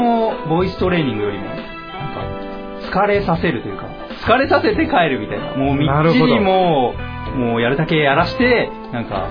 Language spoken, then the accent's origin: Japanese; Nagano, Japan; also born or lived in Yamanashi; 長野県のど真ん中の諏訪湖なんですけど